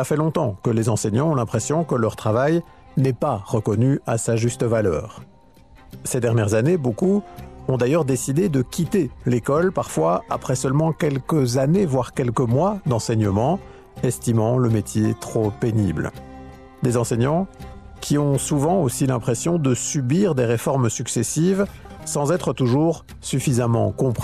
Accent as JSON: {"language": "French", "region": "Wallonia", "country": "Belgium", "said": "le malaise du monde enseignant chez nous en Belgique francophone."}